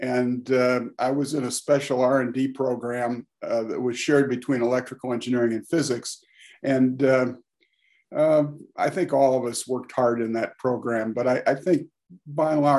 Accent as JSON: {"language": "English", "town": "Michigan City", "region": "Indiana", "country": "United States", "tie": "born or raised there", "said": "I grew up in Michigan City, Indiana, which at that time was about 20,000 people in a kind of a resort town on Lake Michigan."}